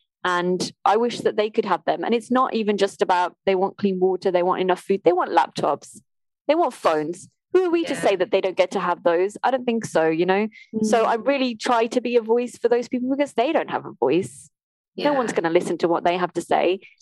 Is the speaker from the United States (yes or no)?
no; England, United Kingdom; I was born and raised in the Midlands.